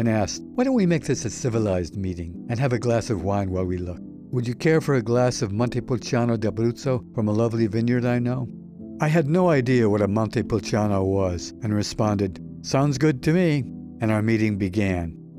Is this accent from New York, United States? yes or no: yes; Utica, New York, United States; When I made my first trip to New York City presenting myself as an artist, coming down from my hometown of Utica